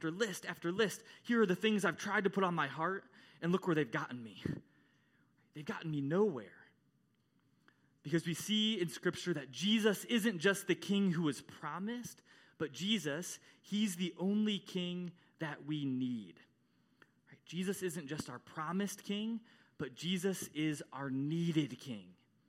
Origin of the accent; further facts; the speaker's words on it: Ohio, United States; I love LeBron. I grew up in Ohio. I loved Ohio State.